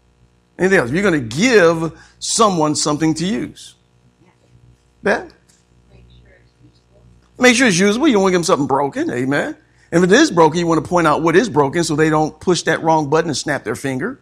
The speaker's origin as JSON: {"language": "English", "town": "Joliet", "region": "Illinois", "country": "United States", "said": "I'm from Joliet."}